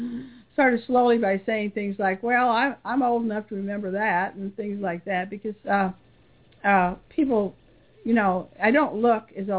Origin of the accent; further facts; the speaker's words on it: United States; I'm an American. I'm not a German. And I don't even speak German, for goodness sake.